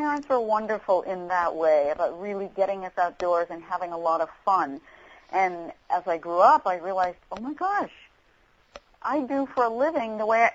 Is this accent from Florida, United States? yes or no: no; New Jersey, United States; born there; Okay, well, I was born in New Jersey.